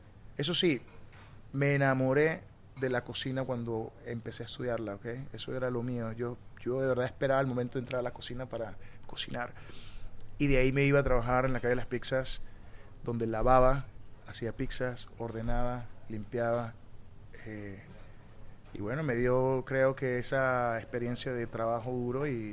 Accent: Tovar, Mérida, Venezuela; Yo crecí en Tovar, Estado Mérida. Es un pueblito de los Andes. Estamos a una hora de la ciudad. Y la ciudad también es pequeña.

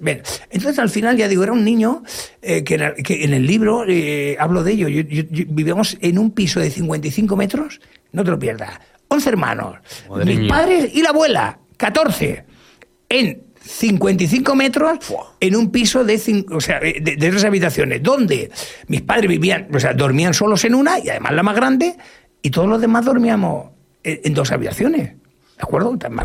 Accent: Badalona, Catalonia, Spain; mi caso es un caso muy típico en Barcelona, muy típico. Yo soy nacido en Badalona y la mayoría de la gente tenía una vida parecida a la mía. Mis padres son de Orihuela, de Alicante.

